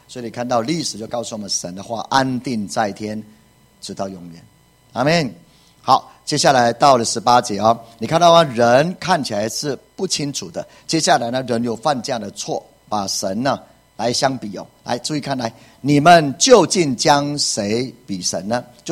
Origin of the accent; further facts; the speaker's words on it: Taiwan; 我们就在台湾里面呢。请问我们台湾人怎么样？